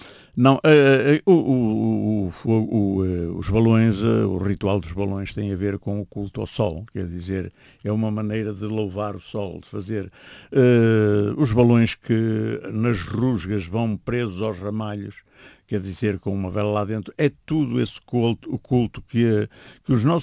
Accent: São Martinho de Recesinhos, Porto, Portugal; born there; eu nasci lá perto, nasci ali em São Martinho de Recesinhos, que é perto

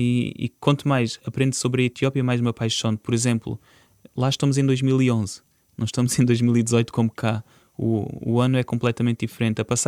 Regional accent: Mozambique; now in Portugal; eu lembro-me quando vim de Moçambique

